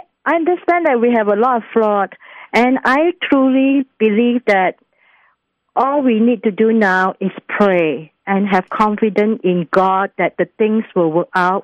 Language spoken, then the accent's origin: English; Singapore; now in United States; I love the way he loved America, and I was from Singapore. I became an American citizen in 2013. I love this country.